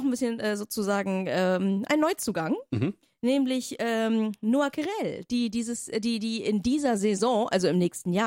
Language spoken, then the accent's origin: German; Düsseldorf, North Rhine-Westphalia, Germany; an meine Heimat Düsseldorf